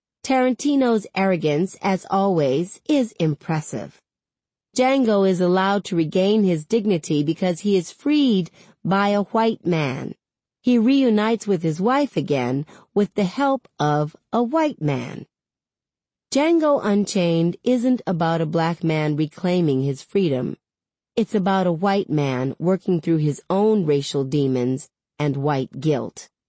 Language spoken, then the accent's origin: English; United States; I am Haitian, but I was raised here in the United States. You cannot know my heritage just by looking at me. I'm black in America.